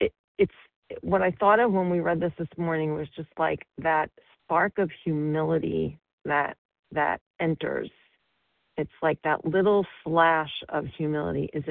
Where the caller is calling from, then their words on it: Colorado, United States; I'm on the list as Colorado.